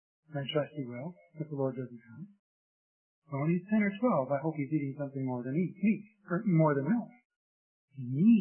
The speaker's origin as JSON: {"language": "English", "country": "United States"}